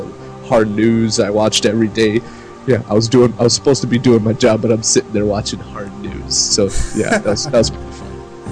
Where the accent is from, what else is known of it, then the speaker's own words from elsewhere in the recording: Chicago, Illinois, United States; born there; But I'm not from Poland. I wasn't born there. I was born here in Chicago.